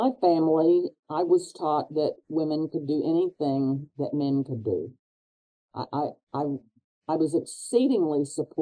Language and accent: English; Oklahoma, United States; you may not know that I am Native American. And so there are very few Native Americans as chemistry faculty at R1 institutions, and even fewer female Native Americans. And they're in Oklahoma. When you're growing up, Oklahoma has a lot of Native Americans.